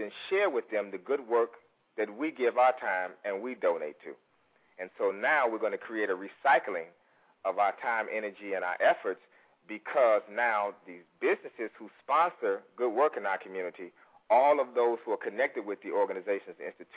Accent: Chicago, Illinois, United States; now in Atlanta, United States; Originally from Chicago, Illinois. That's my hometown, Southside, so it was good to just get some of that vibe this afternoon. Here in Atlanta, Georgia

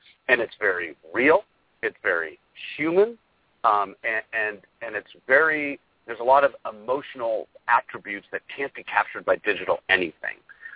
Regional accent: West Coast, United States; Partially being born and raised on the West Coast, I just wanted to see how the other half lived.

